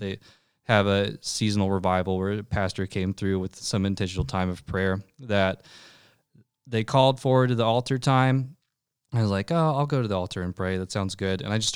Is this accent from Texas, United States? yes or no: yes; Texas, United States; When I went to Asbury, which was really far away for me growing up in Texas. It was like a 16-hour car ride to get to Asbury.